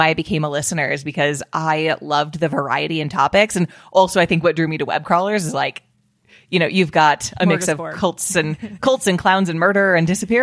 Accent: Colorado, United States; And one of those deaths happened in ashes in my home state of Colorado.

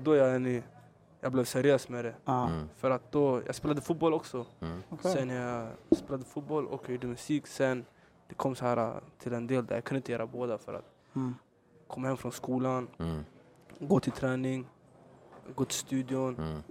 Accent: Stockholm, Stockholm County, Sweden; Hagsätra och Rosved.

